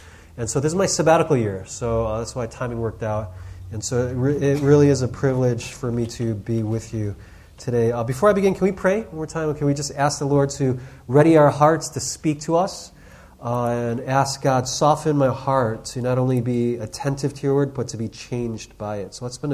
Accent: Chicago, Illinois, United States; also born or lived in Vancouver, Canada / South Korea; So I grew up in Chicago, went to the University of Illinois, and so that's where Andrew and I met.

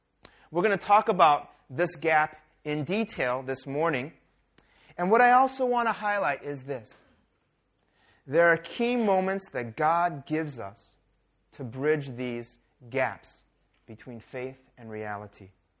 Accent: United States; born there; my parents are Korean immigrants and they lived in the United States. I was born in the United States. I cannot speak a lick of Korean.

